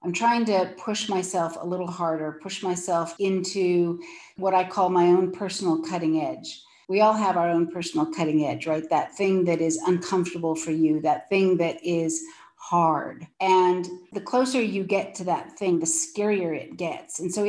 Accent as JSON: {"language": "English", "region": "California", "country": "United States", "said": "I remember when I was about 12 years old, I'm from Sonoma County in Northern California"}